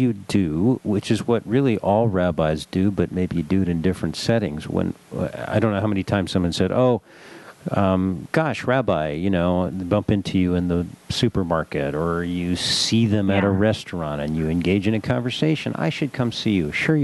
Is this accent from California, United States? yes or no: yes; Los Angeles, California, United States; All right, so I'm from Los Angeles, as you are.